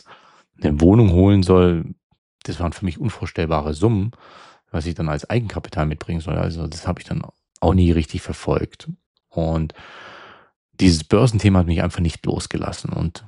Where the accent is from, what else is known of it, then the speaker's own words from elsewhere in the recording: Germany; Und das als für mich als Deutscher mit Sicherheitsdenken war das ein Unding.